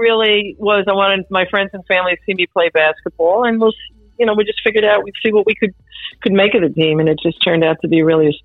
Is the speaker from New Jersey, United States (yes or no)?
yes; Cranford, New Jersey, United States; I grew up in Cranford, New Jersey, okay. About middle of the state, exit 136 on the Parkway, for those who know New Jersey.